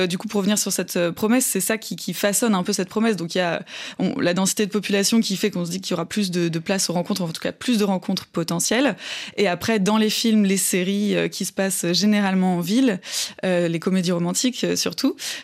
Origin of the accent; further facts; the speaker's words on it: Auvergne-Rhône-Alpes, France; Moi, je viens pas de la ville, j'ai grandi en Haute-Savoie